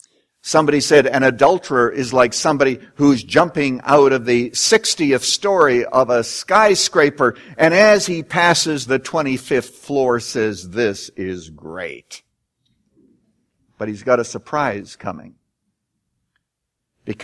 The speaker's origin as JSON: {"language": "English", "region": "Saskatchewan", "country": "Canada", "tie": "born or raised there", "said": "When I was a boy growing up in Saskatchewan, I usually don't mention that word because most Americans have no idea where it is, but out on the prairies"}